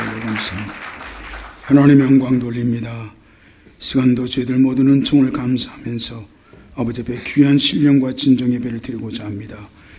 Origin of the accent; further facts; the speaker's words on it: Incheon, South Korea; also born or lived in Yeongjongdo / Seoul; now in United States; 어려서 인천에서 태어나서 영종도로 가서 다시 인천으로 나와서 또 서울로 와서 서울에서도 동대문구에서 송동구에서 강남구로 또 미국으로